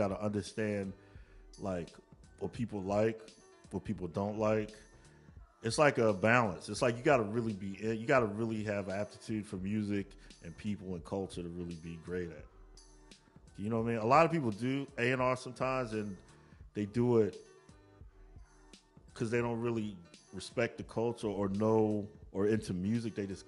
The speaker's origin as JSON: {"language": "English", "region": "Maryland", "country": "United States", "said": "I'm a dude from Maryland who got an A&R job."}